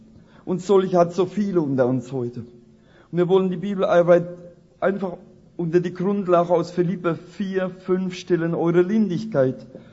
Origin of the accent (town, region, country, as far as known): Rhineland-Palatinate, Germany